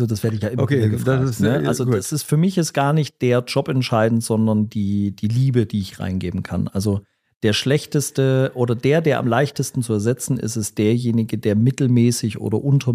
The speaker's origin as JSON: {"language": "German", "town": "Sondershausen", "region": "Thuringia", "country": "Germany", "tie": "born there", "lives_now": "Stuttgart, Germany", "said": "ich komme ja aus Stuttgart, nicht aus Gera, also ich bin ja geboren in Sondershausen, aber ich komme ja jetzt aus Stuttgart"}